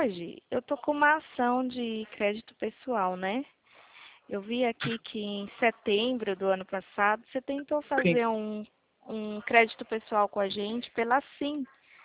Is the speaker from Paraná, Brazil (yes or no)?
no; Atibaia, São Paulo, Brazil; Eu sou de Atibaia.